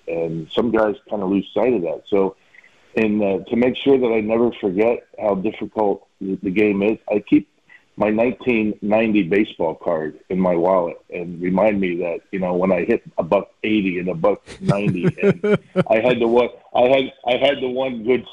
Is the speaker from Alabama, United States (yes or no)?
no; New Jersey, United States; moved away as an adult; now in Wisconsin, United States; I grew up in New Jersey, but got drafted by the Brewers, and since 1994, I've owned a house here. And I consider myself a Wisconsinite.